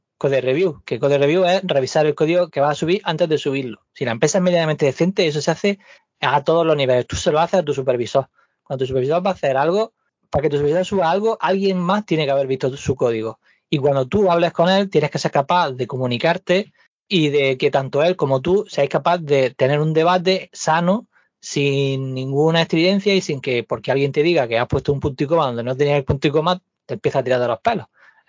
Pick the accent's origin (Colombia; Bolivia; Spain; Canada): Spain; ahora que soy el único español del equipo, ahora mismo en el equipo en el que estoy, no hay ningún español, estoy todo el día hablando en inglés